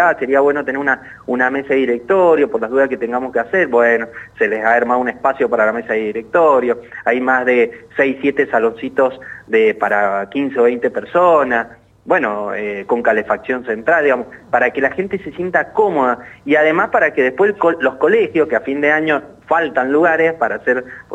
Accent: Mendoza, Argentina; como mendocino

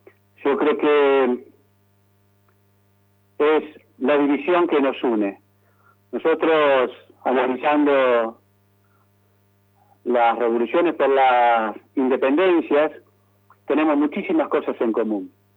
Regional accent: Argentina

